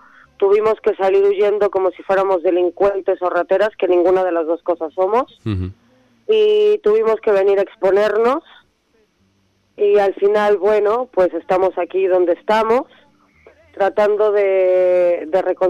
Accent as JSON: {"language": "Spanish", "country": "Mexico", "said": "Yo soy mexicana."}